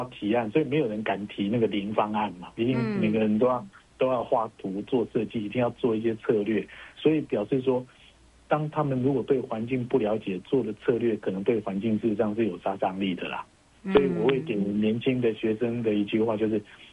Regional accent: Taipei, Taiwan; 我在台北市长大，我从小到现在，我在相同的土地，在一样在台北，我都可以感受到这个的变化。哦，那我50几岁了

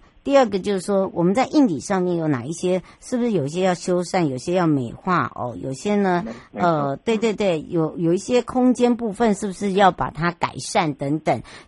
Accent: Hualien-Taitung, Taiwan; 我要带大家来到了我的家，我的老家啦。好，我们要带大家回到了花东咯。

